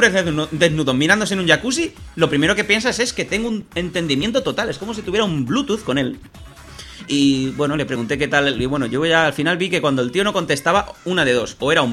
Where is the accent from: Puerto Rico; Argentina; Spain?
Spain; Barcelona, Catalonia; Es que soy de Barcelona, no sé hacer otro acento.